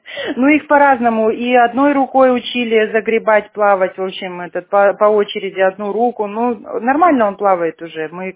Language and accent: Russian; Kazakhstan; moved away; Мы занимались вообще в Казахстане. Мы из Казахстана в том году, в конце года приехали.